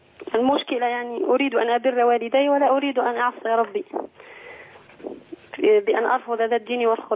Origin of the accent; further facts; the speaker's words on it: Tunisia; أنا فتاة تونسية أعمل مبرمجة